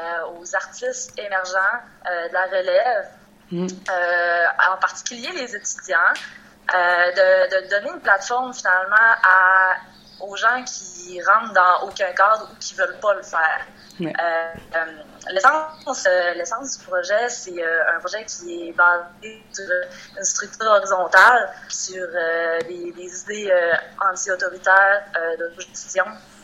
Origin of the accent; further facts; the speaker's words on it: Chicoutimi, Quebec, Canada; nous autres, l'organisation, on vient de Chicoutimi.